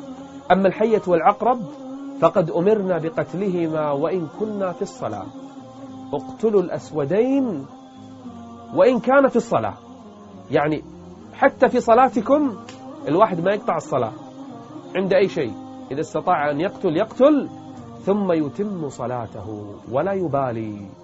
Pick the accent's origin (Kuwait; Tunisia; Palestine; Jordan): Kuwait; accent: Kuwaiti; أو إحنا بلهجتنا الكويتية نسميه البرعصي